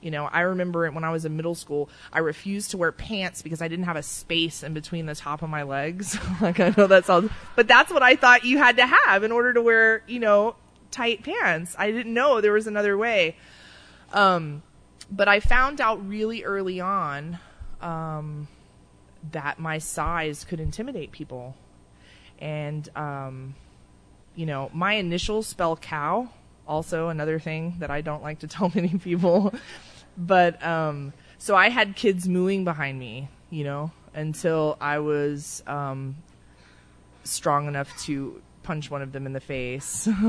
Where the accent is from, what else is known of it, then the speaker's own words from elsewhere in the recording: Fort Rucker, Alabama, United States; born there; I was born in Alabama. I don't like to tell too many people that, but it's true. I was born in Alabama, 1975, Fort Rucker.